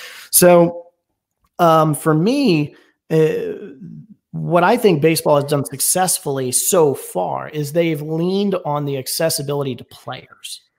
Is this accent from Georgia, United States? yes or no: yes; Atlanta, Georgia, United States; born there; so I was born in Atlanta, but then I moved around quite a bit until I was in my, you know, I guess you could say my early, maybe like middle school.